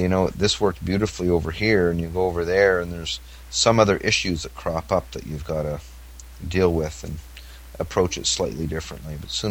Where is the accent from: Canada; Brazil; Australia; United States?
Canada; Being Canadian, I've always been kidded from everybody about how cold it is in Canada.